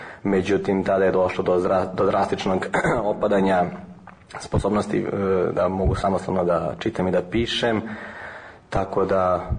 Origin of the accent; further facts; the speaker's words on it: Belgrade, Serbia; born there; Imam 32 godine, rođen sam u Beogradu, živim u porodičnoj kući sa svojom porodicom i svojom budućom suprugom na Senjaku.